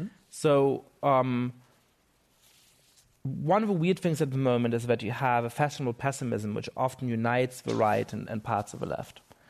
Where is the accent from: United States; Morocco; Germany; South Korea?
Germany; Munich, Bavaria; when I was growing up in Munich, I was a fan